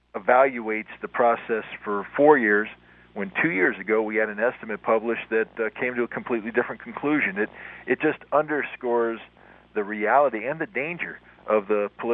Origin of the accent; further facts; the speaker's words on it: United States; As an American, I have to ask, is that truly the appropriate role and responsibility of not only my country, but the military that's ostensibly defending me?